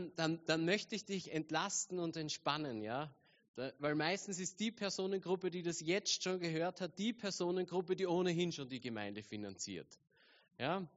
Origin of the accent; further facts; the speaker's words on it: Austria; Davon haben wir Österreicher jahrelang profitiert.